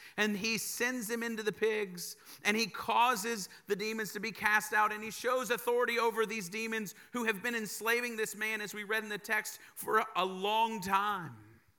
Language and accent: English; United States; born there; I'm an American. I was born there, but my Spanish is it's good